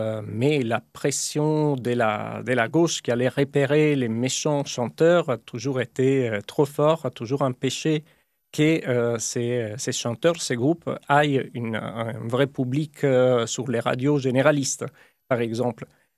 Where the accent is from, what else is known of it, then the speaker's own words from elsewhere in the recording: France; comme ça serait l'Humain chez nous, en France.